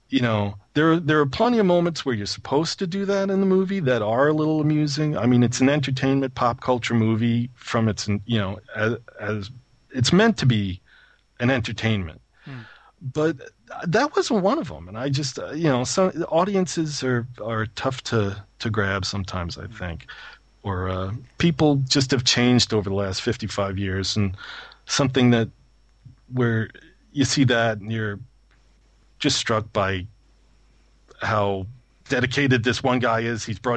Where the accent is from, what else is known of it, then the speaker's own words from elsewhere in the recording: New York, United States; I mean, I am from New York, and so it really did.